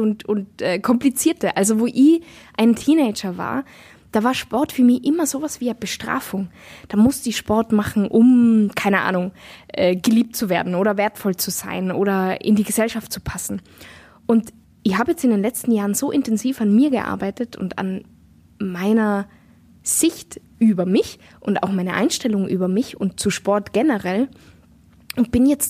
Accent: Innsbruck, Tyrol, Austria; now in Berlin, Germany; Und ich habe das schon mal in meiner Heimat Innsbruck gemacht und jetzt mache ich es auch in Berlin ganz häufig

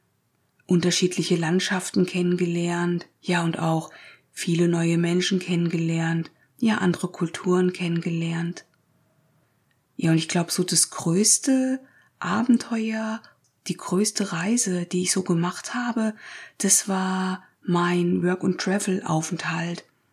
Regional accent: Marburg, Hesse, Germany; denn ich komme aus Marburg an der Lahn. Hier bin ich auch geboren.

